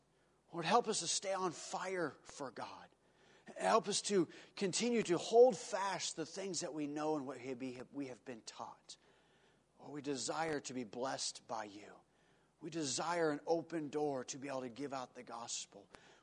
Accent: Argentina; I'm from Argentina. There ain't nothing as rough as some places in Argentina around here.

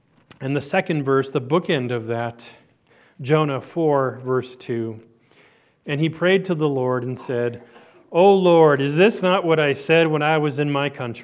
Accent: Los Angeles, California, United States; born there; I was born in Hollywood on Sunset Boulevard in California

